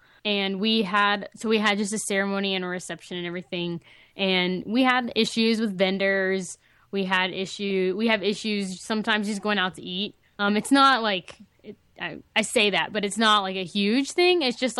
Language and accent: English; Florida, United States; now in Alabama, United States; So I grew up in Florida.